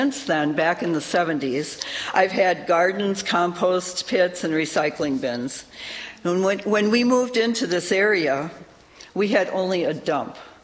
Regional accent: Sheboygan, Wisconsin, United States; I grew up in Sheboygan on the shores of Lake Michigan, and I knew early on that it was a special place.

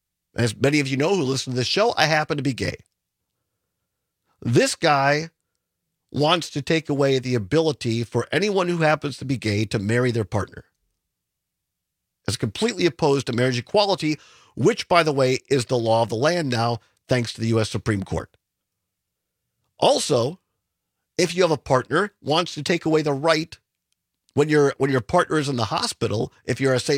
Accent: Richland Center, Wisconsin, United States; born or raised there

